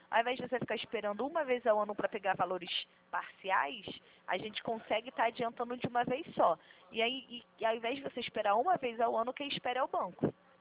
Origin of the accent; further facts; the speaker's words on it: Rio de Janeiro, Brazil; Sou do Rio.